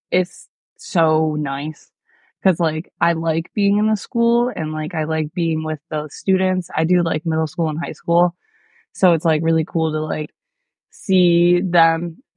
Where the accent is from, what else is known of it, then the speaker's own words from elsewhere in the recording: Holley, New York, United States; I grew up closer to Rochester, so I'm from a very, very small farm town called Holly, New York, and it's, like, right next to Brockport, where, like, SUNY Brockport, the college is.